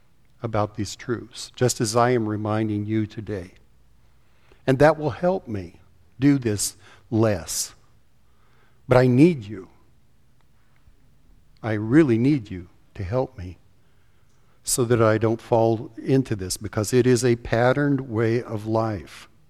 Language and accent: English; Colorado, United States; or even where I grew up in Colorado, old orchards are bounded by rock walls.